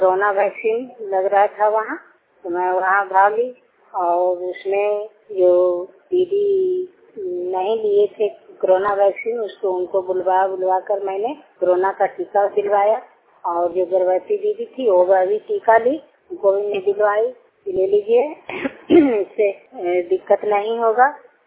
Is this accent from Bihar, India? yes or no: yes; Sherpur, Bihar, India; मेरा गांव का नाम शेरपुर है।